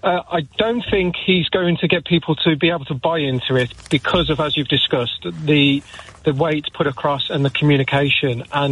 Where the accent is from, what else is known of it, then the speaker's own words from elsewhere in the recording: United Kingdom; born there; In terms of, as a British citizen here, born here, I have my passport, I have my driving licence, my birth certificate and my national insurance number.